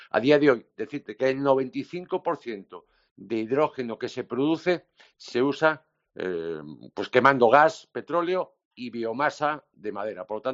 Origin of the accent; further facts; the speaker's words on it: Vigo, Galicia, Spain; principalmente para esa factoría viguesa de mi ciudad natal.